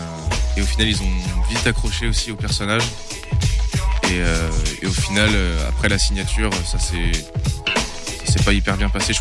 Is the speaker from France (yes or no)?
yes; Angers, Pays de la Loire, France; rappeur d'Angers